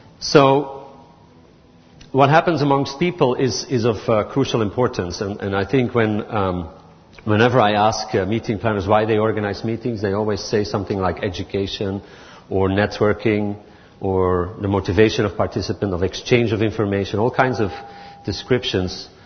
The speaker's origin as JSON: {"language": "English", "country": "Belgium", "said": "I'm from Belgium."}